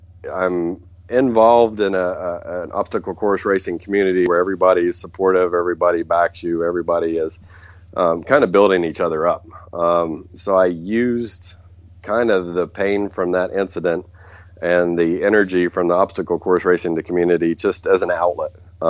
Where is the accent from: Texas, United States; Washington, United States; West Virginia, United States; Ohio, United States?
West Virginia, United States; I grew up in West Virginia, more or less as a country boy.